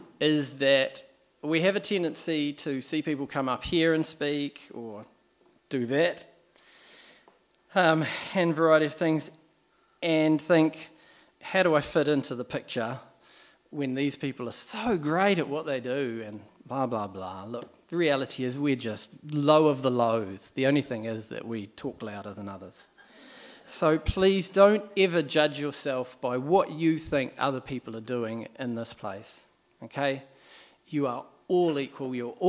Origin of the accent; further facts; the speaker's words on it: Dunedin, Otago, New Zealand; so I was born in Palmerston North Hospital. My three brothers were born in Dunedin Hospital, and when I was two, we travelled back to Dunedin